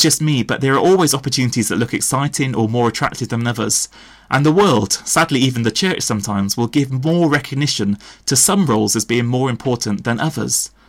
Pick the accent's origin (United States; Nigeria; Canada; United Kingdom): United Kingdom; accent: English with hints of Welsh; He couldn't even understand my English accent very clearly, especially with all the hints of Welsh.